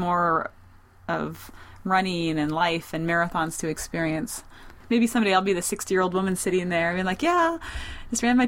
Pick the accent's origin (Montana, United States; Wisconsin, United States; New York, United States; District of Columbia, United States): Montana, United States; Lewistown; now in Missouri, United States; I'm like, well, I live in Missouri, but I'm from Montana. Maybe I have too much Montana pride.